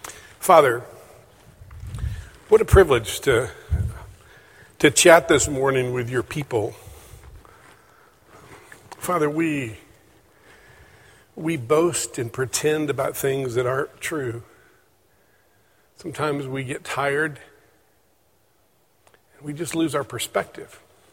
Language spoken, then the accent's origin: English; Tennessee, United States; accent: East Tennessee; Now, my wife and I come from East Tennessee. We have a little bit of an East Tennessee accent still